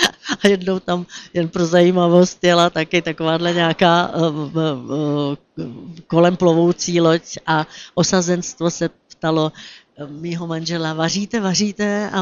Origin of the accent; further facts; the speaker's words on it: Slatiňany, Pardubice Region, Czechia; also born or lived in Prague; Já jsem se narodila v Praze, ale od vlastně útlého mládí maminka mě akorát porodila, převezla mě do Slatiňan a tam jsem žila až do svých 18 let.